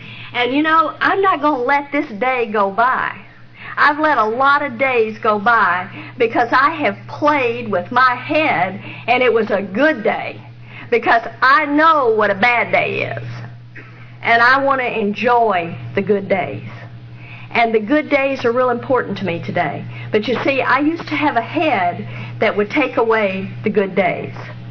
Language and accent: English; Texas, United States; because I was born and raised in Texas.